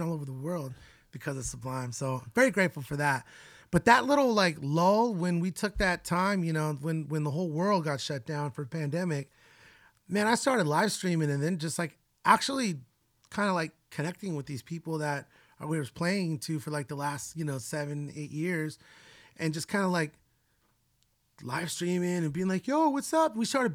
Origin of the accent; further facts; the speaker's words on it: Hollywood, California, United States; But in comparison to like, you know, growing up in Hollywood specifically, like, man, it's so wild out there.